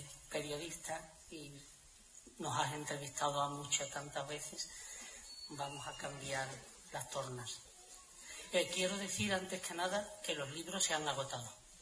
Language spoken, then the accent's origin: Spanish; Minas de Riotinto, Andalusia, Spain; había oído de niño en Río Tinto hablar de las camionetas